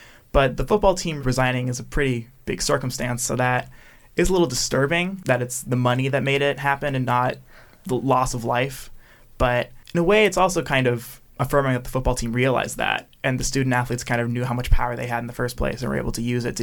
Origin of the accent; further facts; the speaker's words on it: Oregon, United States; You know, I grew up in Oregon, where while we're not a herald of diversity, we're also not really known for our racism here.